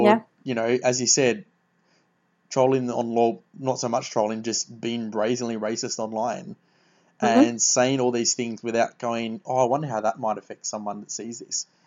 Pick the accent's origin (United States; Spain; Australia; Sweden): Australia; I'd like to say this as an Australian, because for those that are wondering just how rare guns are in Australia